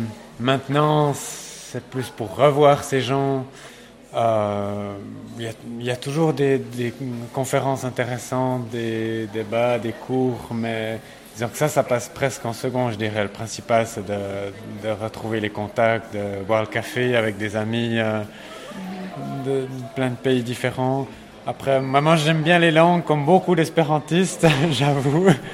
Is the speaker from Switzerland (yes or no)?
yes; Romandy, Switzerland; Alors moi, je viens de Suisse, Suisse romande.